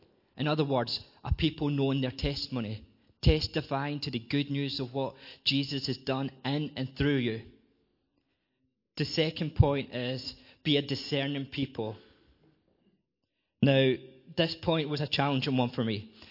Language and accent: English; Scotland, United Kingdom; I am from west of Edinburgh, in a little village, or a collection of villages called West Lothian.